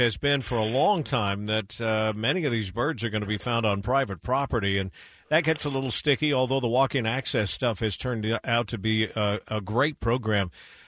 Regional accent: Pocatello, Idaho, United States; I went on dove hunts twice with friends just outside of my hometown of Pocatello, Idaho

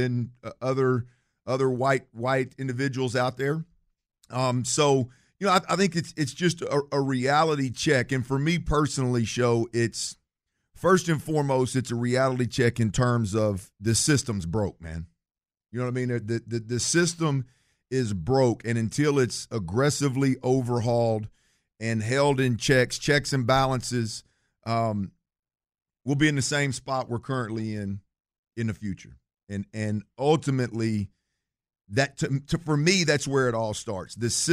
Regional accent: Baytown, Texas, United States; I mean, growing up in Baytown, Texas, I may have a little different perspective because it's a very diverse city.

